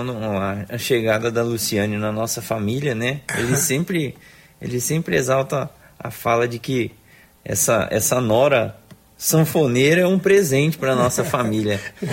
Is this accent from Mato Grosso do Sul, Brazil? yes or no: yes; Campo Grande, Mato Grosso do Sul, Brazil; Nascido e criado em Campo Grande.